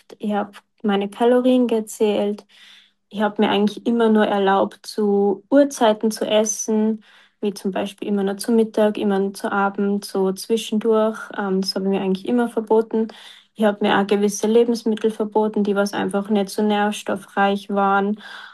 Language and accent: German; Austria; ich bin 22 Jahre alt und ich komme aus Österreich und bemühe mich sehr, dass ich klar und deutlich heute rede, aber mein Dialekt wird wahrscheinlich trotzdem ein bisschen durchrutschen.